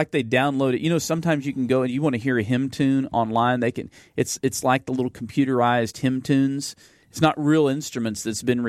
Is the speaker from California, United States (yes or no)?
no; Beeville, Texas, United States; posted by the Methodist Church I grew up in Beeville